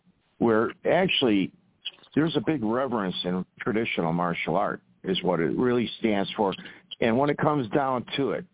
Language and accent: English; United States; because I'm an American, I got my opinion